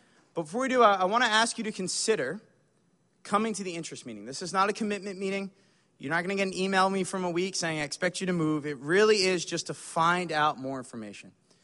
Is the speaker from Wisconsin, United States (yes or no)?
no; Philadelphia, Pennsylvania, United States; And I'm from Philly, where, like, in Philly, like, all I do is eat at really nice restaurants.